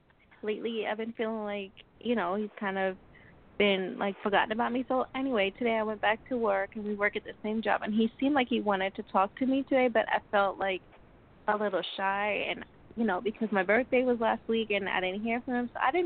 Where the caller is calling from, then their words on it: Long Island, New York, United States; I'm calling from New York, from Long Island.